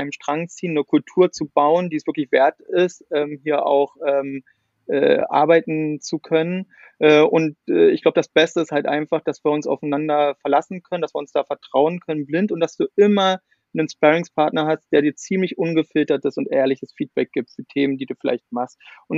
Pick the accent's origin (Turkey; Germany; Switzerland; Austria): Germany; East Germany; ich komme ja hier auch aus Ostdeutschland, aus der Nähe von Berlin.